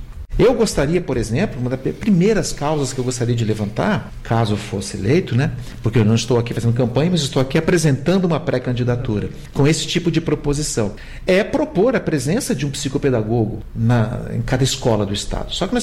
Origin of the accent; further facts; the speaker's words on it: Juiz de Fora, Minas Gerais, Brazil; also born or lived in São José dos Campos; Em escola pública, tanto em Juiz de Fora, minha cidade natal, quanto em São José dos Campos.